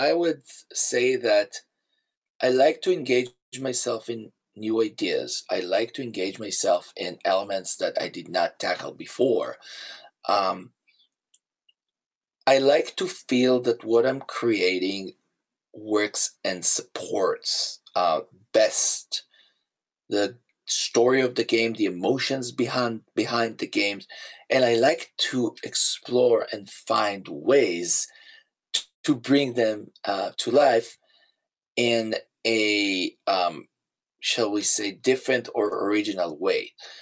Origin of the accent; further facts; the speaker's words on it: Israel; English is a second language; Growing up in Israel definitely gave me a lot of ideas and inspirations about Middle Eastern music